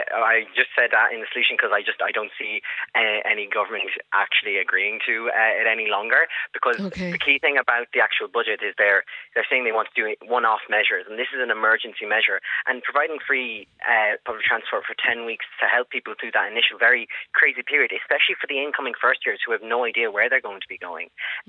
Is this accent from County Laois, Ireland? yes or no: yes; County Laois, Ireland; I'm from Laois, and I know some students who commute to Dublin from Laois every day